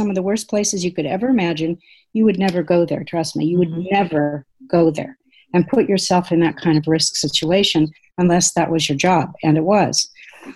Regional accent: Whittier, California, United States; In the town of Whittier, which is a suburb of Los Angeles.

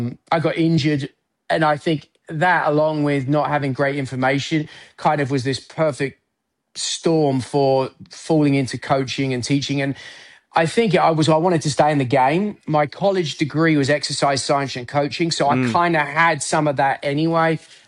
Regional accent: England, United Kingdom; moved away as an adult; now in United States; I grew up in England. I came to America on a scholarship because my aspiration was to play the European Tour.

